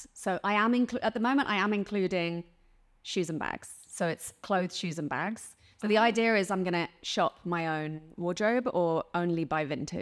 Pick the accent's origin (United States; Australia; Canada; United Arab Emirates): United Arab Emirates; Dubai; moved away as an adult; now in London, United Kingdom; I'm from Dubai, and I very strongly associate with Dubai, but I'm not Emirati. Then I go to London, and London is where I moved when I was 18.